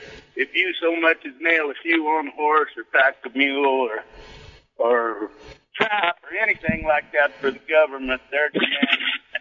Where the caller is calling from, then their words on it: Southwest, United States; Oh, the Southwest.